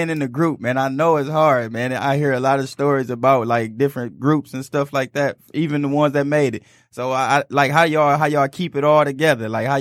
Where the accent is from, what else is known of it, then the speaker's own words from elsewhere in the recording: Saginaw, Michigan, United States; It's a lot of, I ain't saying this because I'm from the Sag, but it's a lot of people rapping. But Saginaw definitely be more creative.